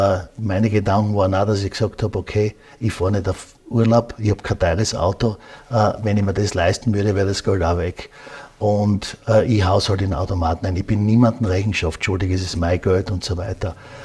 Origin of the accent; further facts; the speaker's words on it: Graz, Styria, Austria; Ich bin in Graz geboren, habe da maturiert, habe dann nachher studiert